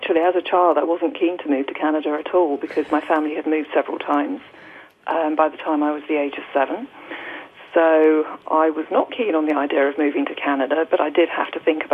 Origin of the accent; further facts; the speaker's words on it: England, United Kingdom; As you may guess from my accent, I'm originally from England. And when I was around 9 years old, my parents had this grand plan to move us all to Canada.